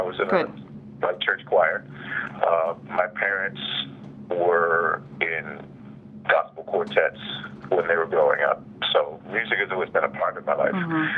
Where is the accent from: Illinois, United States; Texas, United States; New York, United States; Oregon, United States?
New York, United States; New Rochelle; I grew up in New Rochelle, New York.